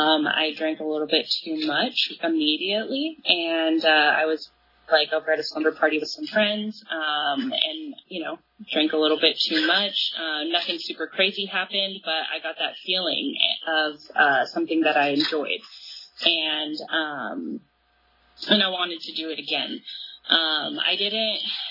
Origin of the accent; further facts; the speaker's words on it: Clovis, California, United States; Like you said, I grew up in Clovis, which we always consider is a lot nicer than Fresno.